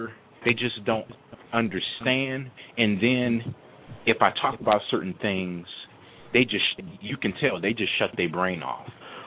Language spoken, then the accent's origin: English; Youngstown, Ohio, United States; now in Orlando, United States; You know, I'm from Youngstown, like Tracy and Jeff. I live in Orlando now. And I'm going to tell you, I'm from the hood, all right?